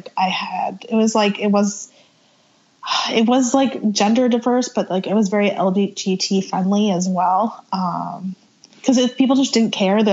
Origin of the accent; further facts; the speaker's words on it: New Jersey, United States; growing up in Southern Jersey and going to those shows in Philly, there was a Nazi presence from like Keystone State Skins.